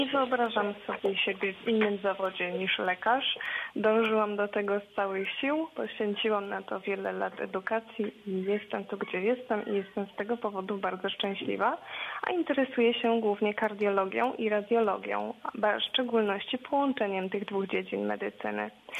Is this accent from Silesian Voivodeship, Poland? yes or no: yes; Częstochowa, Silesian Voivodeship, Poland; Ja pochodzę z Częstochowy, czyli z województwa śląskiego.